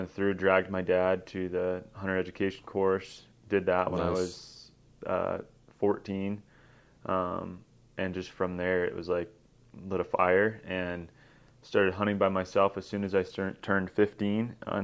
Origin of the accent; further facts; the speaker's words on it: Massachusetts, United States; I grew up in Massachusetts.